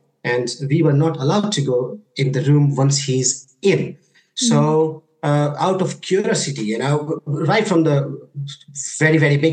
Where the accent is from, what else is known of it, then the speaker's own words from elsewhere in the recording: India; born there; obviously I was born in India, and things are very different in India.